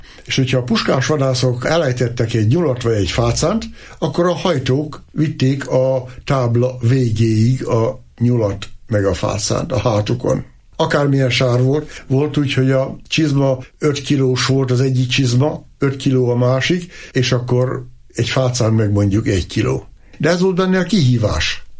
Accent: Bogács, Borsod-Abaúj-Zemplén, Hungary; Igen, Észak-Magyarország második legszebb falujába születtem, és ott nőttem fel.

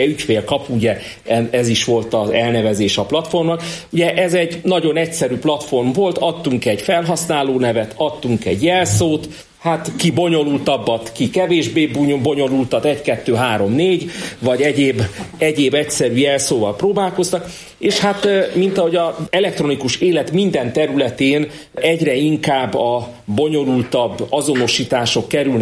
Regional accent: Miskolc, Borsod-Abaúj-Zemplén, Hungary; borsodiként, miskolciként én mindig örülök, hogyha bármilyen forrás a kis hazánkba, szűkebb pátriánkba érkezik

